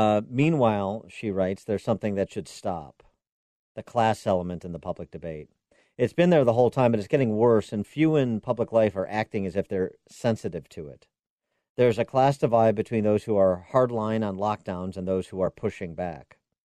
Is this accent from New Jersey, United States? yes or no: no; Illinois, United States; my home state governor, J.B. Pritzker, King J.B. of House Pritzker, as I term him.